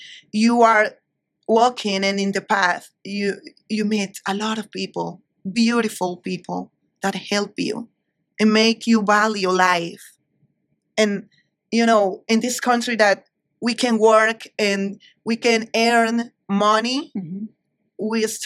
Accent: Ecuador; English is a second language; even if I'm from Ecuador and my father is a very open, he's very open.

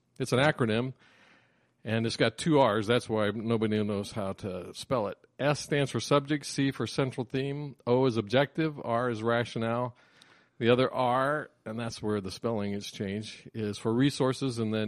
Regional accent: Springfield, Ohio, United States; moved away as an adult; now in Pittsburgh, United States; I grew up in Springfield, Ohio.

